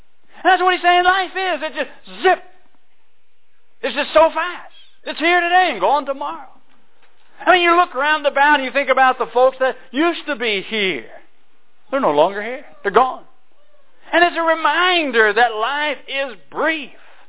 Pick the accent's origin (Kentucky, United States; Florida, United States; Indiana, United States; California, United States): Kentucky, United States; Louisville; Oh, yeah, I grew up in Louisville. And then right after I got out of high school, I learned the truth, obeyed the gospel.